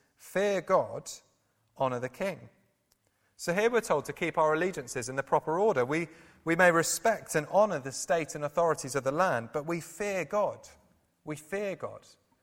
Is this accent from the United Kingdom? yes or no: yes; United Kingdom; For the time being, I'm British.